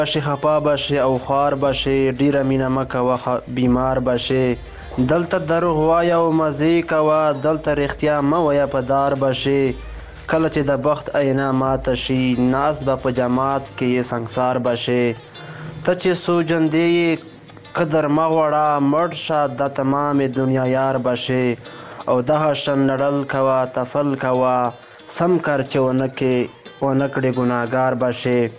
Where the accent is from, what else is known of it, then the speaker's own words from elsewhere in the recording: Bannu, Khyber Pakhtunkhwa, Pakistan; د پاکستان بنو زیلی څخه یم.